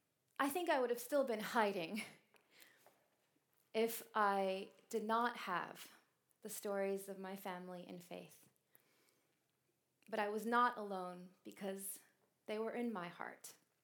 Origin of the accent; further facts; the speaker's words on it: United States; I didn't want to claim my place as an American whose country had become so afraid, or as a Sikh whose community was suddenly terrorized.